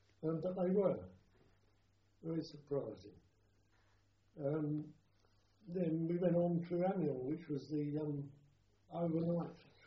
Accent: England, United Kingdom; I had to tell lots of French that nous sommes anglais. In other words, we are English

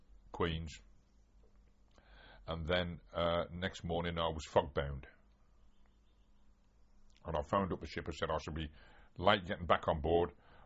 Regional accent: England, United Kingdom; we went to this desk and said, we're from England, and we've just arrived in New York and all that jazz.

